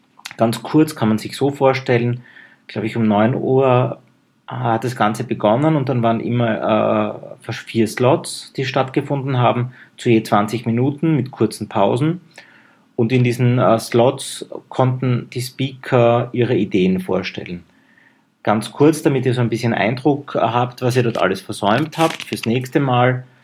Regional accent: Graz, Styria, Austria; now in Vienna, Austria; Das bringe ich als Grazer immer ein bisschen durcheinander.

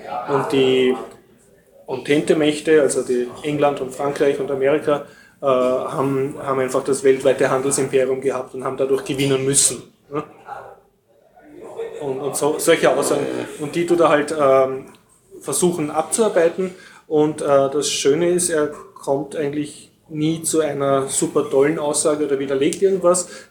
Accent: Austria; Als Österreicher ist relativ unbefriedigend zu lesen

